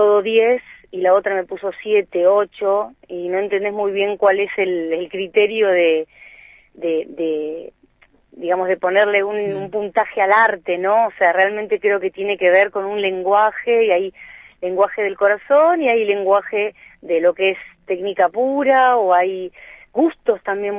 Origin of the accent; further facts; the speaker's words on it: Bariloche, Río Negro, Argentina; also born or lived in Buenos Aires / Switzerland; Sí, yo nací en Buenos Aires, pero de muy chiquitita. Mis padres nos trajeron acá a Bariloche con mis hermanos, así que yo tengo, desde que tengo uso de razón, digamos, soy de Bariloche.